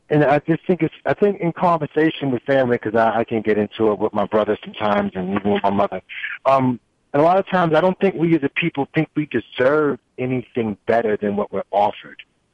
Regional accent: Queens, New York, United States; now in Lawrence, United States; I live in Lawrence now, and I grew up in Hollis, Queens, right? Working class, you know, basic black neighborhood, not the best, not the worst

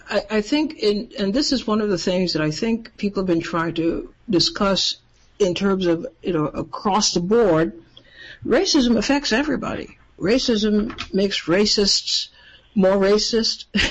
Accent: Trinidad & Tobago; growing up in Trinidad, for example, my older brother was in the cadets.

